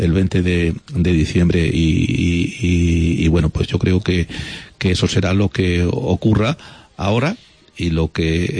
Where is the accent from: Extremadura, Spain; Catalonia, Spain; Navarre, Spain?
Extremadura, Spain; Mérida; Y en ese sentido soy más extremeño que político, más emeritense que político.